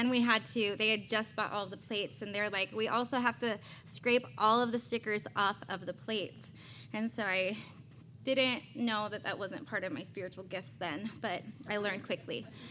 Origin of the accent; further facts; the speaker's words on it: California, United States; because I'm from Northern California.